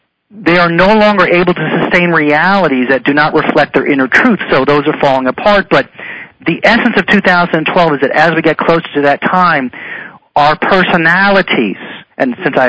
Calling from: Colorado, United States; I am in Colorado.

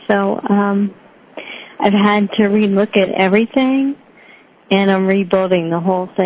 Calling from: Westchester, Ohio, United States; I'm in Westchester, Ohio.

